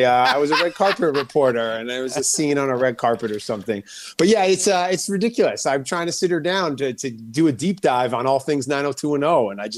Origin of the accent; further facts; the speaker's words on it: New York City, New York, United States; Oh, I grew up in New York City. Have you ever seen a rat in the subway in July?